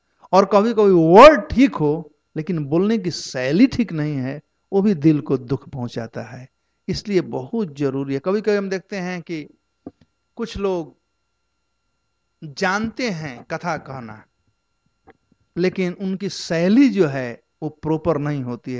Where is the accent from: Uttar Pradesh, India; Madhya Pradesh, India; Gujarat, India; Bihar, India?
Bihar, India; हमारे यहाँ बिहार में कहते हैं कि इसी जिह्वा से लोग पान भी खाते हैं और पनही भी खाते हैं।